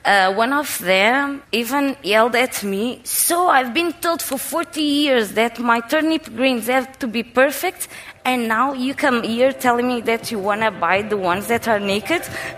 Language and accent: English; Portugal; I come from Portugal